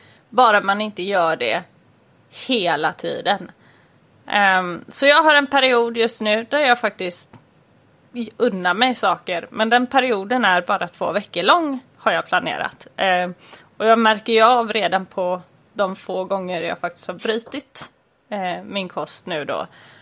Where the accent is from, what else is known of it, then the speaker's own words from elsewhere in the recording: Gothenburg, Västra Götaland County, Sweden; born there; now in Bohuslän, Sweden; jag är ju född i Göteborg och numera bor i Bohuslän och har bohuslänska rötter